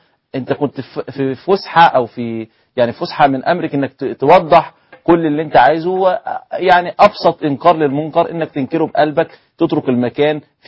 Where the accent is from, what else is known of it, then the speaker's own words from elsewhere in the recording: Egypt; وانا كواحد مصري كنت استحي ان انا اقول ان انا مصري